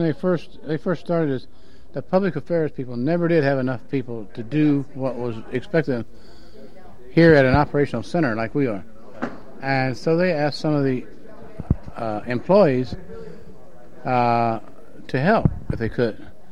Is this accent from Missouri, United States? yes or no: yes; St. Louis, Missouri, United States; I'm not from Illinois, but yeah, I went to school in St. Louis, and I was from there originally.